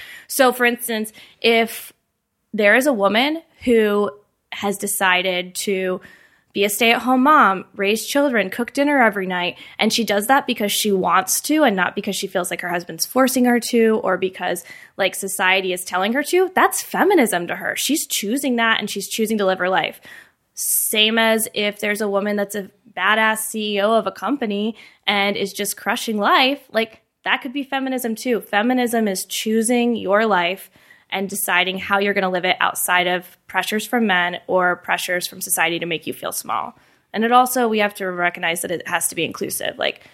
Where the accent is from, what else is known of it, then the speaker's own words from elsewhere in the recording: Indiana, United States; So I grew up in Indiana, and that's where most of the book takes place, growing up in fundamentalist evangelical Christianity.